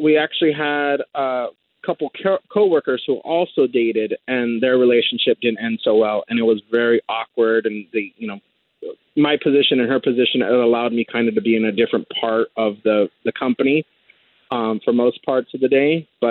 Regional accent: Baldwin Park, California, United States; she grew up in Rancho Cucamonga. I grew up in Baldwin Park.

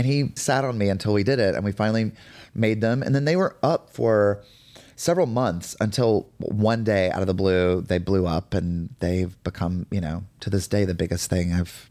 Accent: Lincolnton, North Carolina, United States; I am from Lincolnton, North Carolina.

